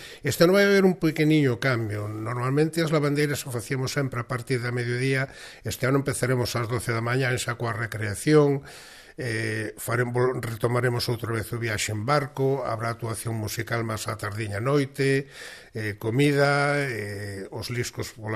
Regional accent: Sillobre, Galicia, Spain; un pouquiño o Sillobre de máis arriba, de onde son eu

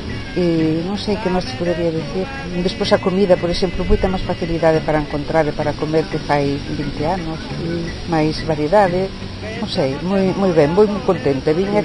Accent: Galicia, Spain; como boa galega

